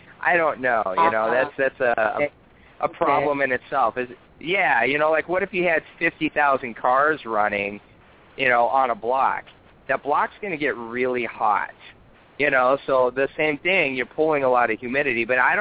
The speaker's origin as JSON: {"language": "English", "region": "California", "country": "United States", "tie": "born or raised there", "said": "I grew up in California, so, like, I knew how to, you know, how to be frugal with my water."}